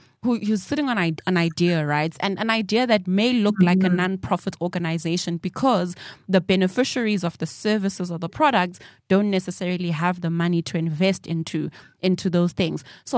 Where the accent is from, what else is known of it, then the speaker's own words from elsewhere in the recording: Soweto, Gauteng, South Africa; Now, I grew up in Soweto.